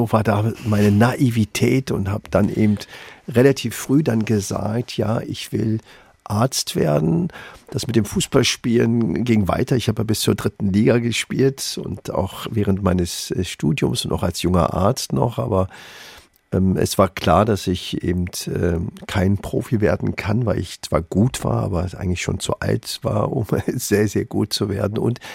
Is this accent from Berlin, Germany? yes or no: yes; Berlin, Germany; Ich komme aus dem Wedding und das habe ich nie vergessen und fühle mich deswegen auch so wohl.